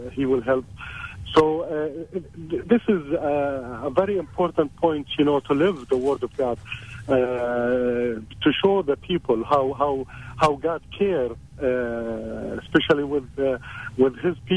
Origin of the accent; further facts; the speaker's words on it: Jordan; I'm originally from Jordan.